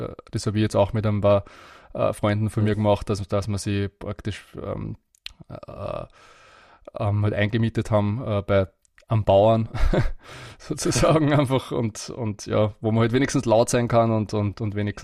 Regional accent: Austria; Ja, das hört sich auf jeden Fall schon um einiges besser an wie bei uns in Österreich.

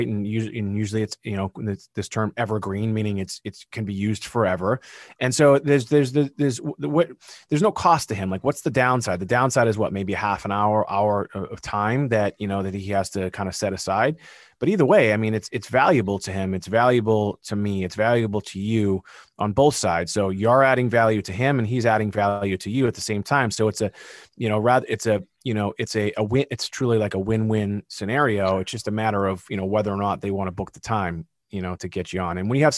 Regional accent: Massachusetts, United States; You know, we're both from Mass, both lawyers.

